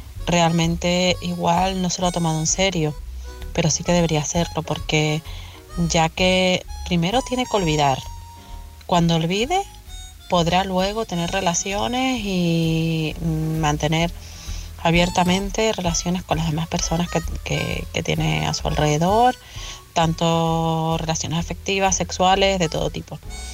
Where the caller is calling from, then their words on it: Canary Islands, Spain; de Tenerife.